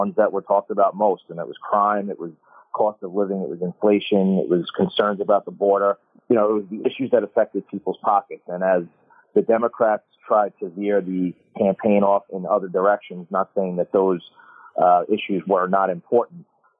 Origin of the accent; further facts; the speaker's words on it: Island Park, New York, United States; born and raised on the South Shore of Long Island in Island Park